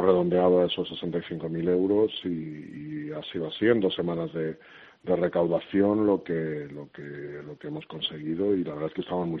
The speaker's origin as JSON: {"language": "Spanish", "region": "Canary Islands", "country": "Spain", "said": "la verdad es que yo muy satisfecho como canario"}